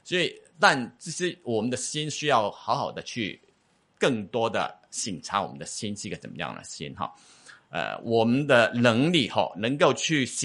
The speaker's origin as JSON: {"language": "Chinese", "country": "China", "said": "有时候我们中国人是比较很容易觉得面子很重要齁"}